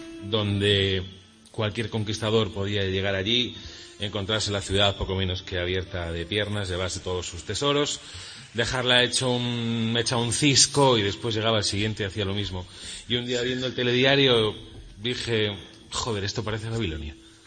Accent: Madrid, Community of Madrid, Spain; also born or lived in Alicante; Yo soy de Madrid

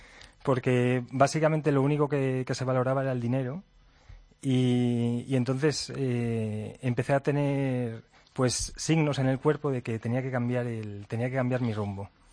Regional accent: Madrid, Community of Madrid, Spain; yo soy de Madrid, mi abuela materna era de Toledo.

